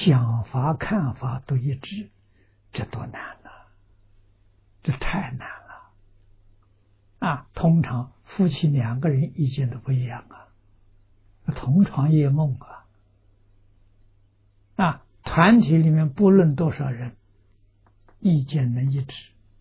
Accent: China; 我们中国人喜欢简单，把那个尾音省略掉了

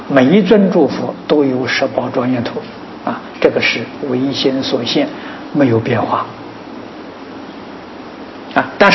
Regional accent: China; 就是我们中国人所讲的他知其当然呢而不知其所以然

